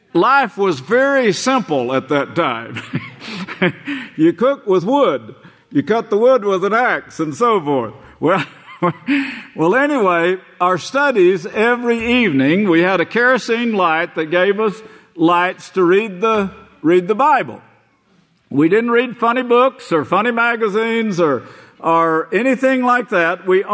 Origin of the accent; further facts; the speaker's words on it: Oklahoma, United States; In fact, I look forward to it because we would always sit down. This was in Oklahoma. We had no electricity, no television sets, no